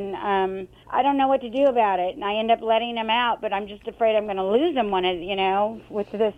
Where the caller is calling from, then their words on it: Huntington Beach, California, United States; Huntington Beach.